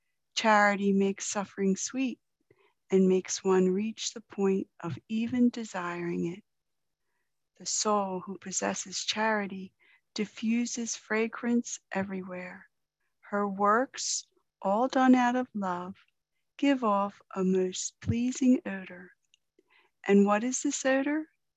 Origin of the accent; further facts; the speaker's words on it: Ireland; I'm Irish. I like to sing, even though I can't.